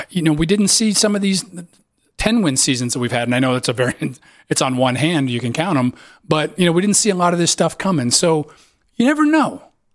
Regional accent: New York, United States; I grew up on Long Island, you know, for my high school years.

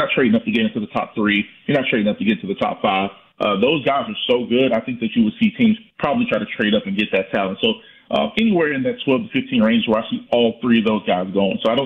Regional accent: Alabama, United States; You know, I go down there. It's in my hometown, so I cover that every year.

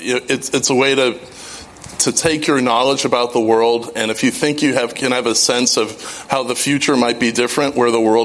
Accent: Chicago, Illinois, United States; And what we grew up in Hyde Park was really at the leading edge of making us an integrated, racially tolerant city

